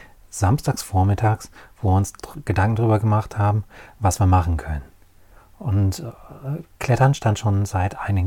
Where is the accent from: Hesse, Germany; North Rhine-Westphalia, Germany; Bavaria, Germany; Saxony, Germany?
North Rhine-Westphalia, Germany